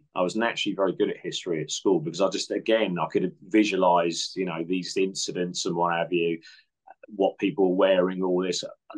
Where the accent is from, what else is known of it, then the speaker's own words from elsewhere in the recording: Portsmouth, South East England, United Kingdom; born there; now in London, United Kingdom; living in London, I'd try to go. I follow two teams. I was born in Portsmouth